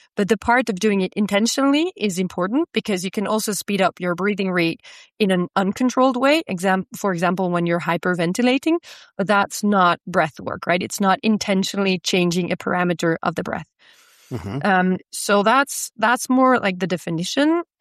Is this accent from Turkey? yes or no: no; Antwerp, Flanders, Belgium; I'm from Antwerp, so calling from the other side of the Atlantic.